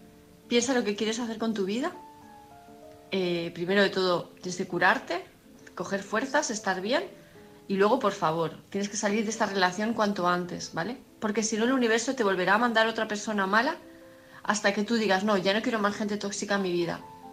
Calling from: Palma de Mallorca, Balearic Islands, Spain; de Palma de Mallorca

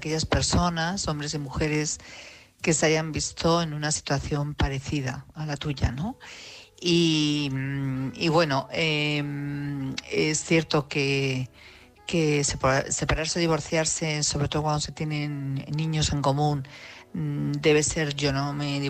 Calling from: Madrid, Community of Madrid, Spain; de Madrid.

